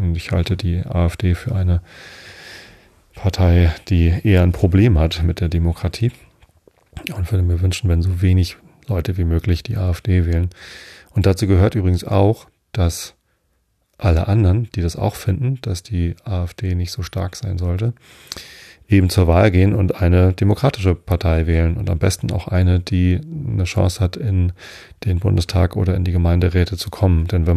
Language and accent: German; Wistedt, Lower Saxony, Germany; Also ich bin ja in Wisted aufgewachsen. Das gehört auch hier zur Samtgemeinde Tosted.